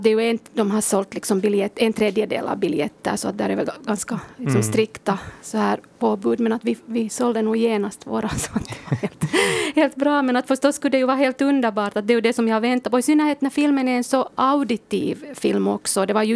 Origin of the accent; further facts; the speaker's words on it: Turku, Southwest Finland, Finland; Jag är ju hemma från Åbo och nu har jag flyttat tillbaks hit.